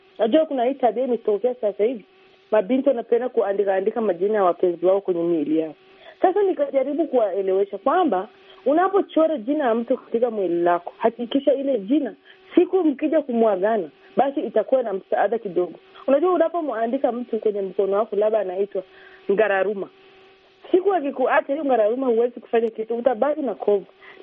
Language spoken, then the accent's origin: Swahili; Babati, Manyara, Tanzania; nimekuwa Babati, nimezaliwa huko, nimekaa na Wairaq, nawafahamu Wairaq. Hata watu wengine wanajua mimi ni Mwiraq.